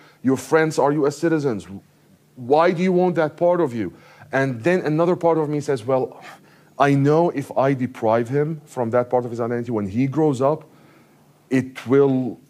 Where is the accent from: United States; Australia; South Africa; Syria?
Syria; English is a second language; as I grew up in Syria